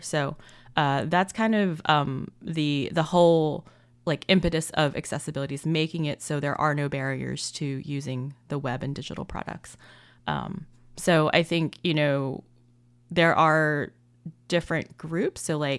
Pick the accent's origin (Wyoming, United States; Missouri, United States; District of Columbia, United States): District of Columbia, United States; Washington; Like I grew up in the Washington, D.C. area, so a lot of my jobs were for federal government-related products